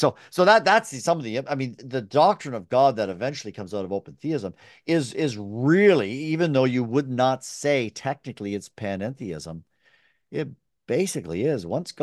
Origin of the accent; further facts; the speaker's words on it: Burlington, Ontario, Canada; So I grew up in Burlington, Ontario